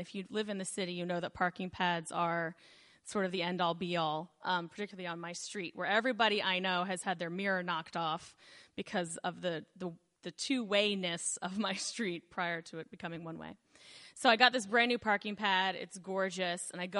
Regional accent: Maryland, United States; I grew up in Maryland, but I moved to Baltimore in 2005, and I bought my house in Hamden in 2008.

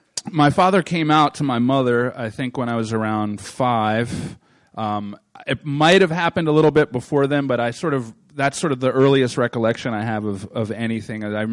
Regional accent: Baltimore, Maryland, United States; So I'm a Baltimore native, born and bred in Charles Village. I'm the only child of an interracial marriage. My mother's African American, and my father was

